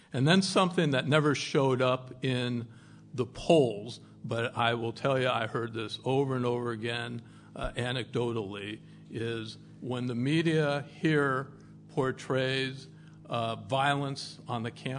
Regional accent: California, United States; I come from Silicon Valley, where we breed optimism.

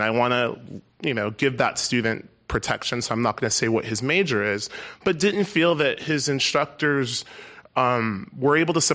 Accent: San Francisco, California, United States; I grew up here in San Francisco, and a young African-American gay male.

